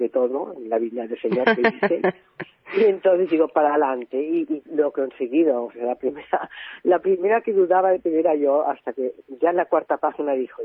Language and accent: Spanish; Catalonia, Spain; Porque soy catalana, soy bilingüe, y escribo siempre, casi siempre, por decirlo, hablo las dos lenguas, pero casi siempre en español